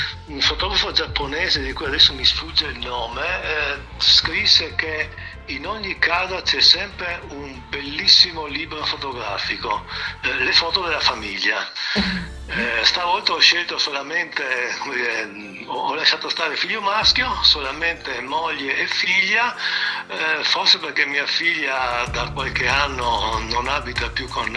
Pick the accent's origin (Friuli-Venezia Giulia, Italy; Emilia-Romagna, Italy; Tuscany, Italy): Friuli-Venezia Giulia, Italy; Trieste; born there; now in Udine, Italy; io sono un geologo triestino, sono nato a Trieste, mi sono laureato all'Università di Trieste in geologia, poi per problemi di famiglia, per questione di famiglia mi sono trasferito ormai da 30 anni a Udine.